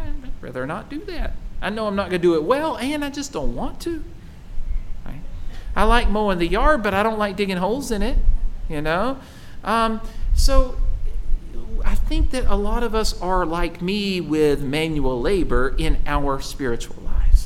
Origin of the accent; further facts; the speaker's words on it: Spruce Pine, North Carolina, United States; there is a road from my hometown in Spruce Pine down to Marion, which for us was the big city.